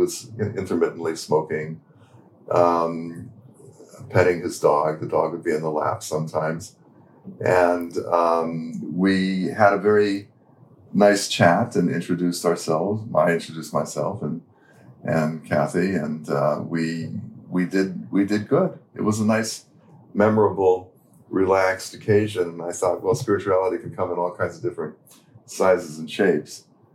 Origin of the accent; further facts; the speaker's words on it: Santa Fe, New Mexico, United States; Which is my native place.